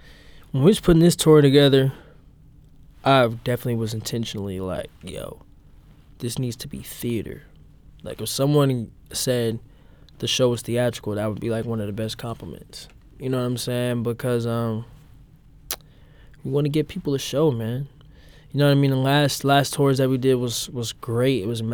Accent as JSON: {"language": "English", "region": "Missouri", "country": "United States", "tie": "born or raised there", "said": "I grew up in South City. I grew up not too far from where their store was located."}